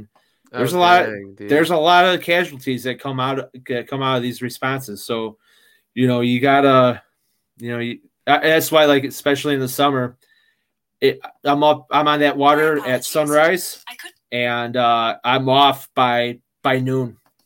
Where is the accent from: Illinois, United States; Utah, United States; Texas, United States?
Illinois, United States; Chicago; I'm from the Midwest, you know, the whole thing, the Windy City